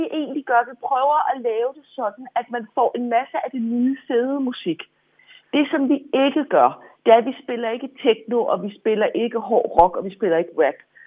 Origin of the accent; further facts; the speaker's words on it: Copenhagen, Capital Region of Denmark, Denmark; Nu er jeg fra København selv